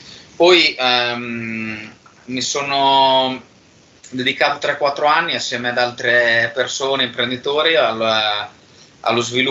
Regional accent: Bologna, Emilia-Romagna, Italy; Io sono nato e cresciuto a Bologna

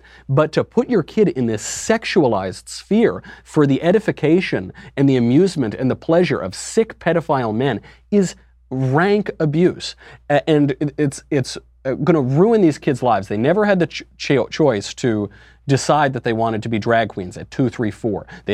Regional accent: New York, United States; I'm from New York. I grew up in New York. I've hung around the Village plenty.

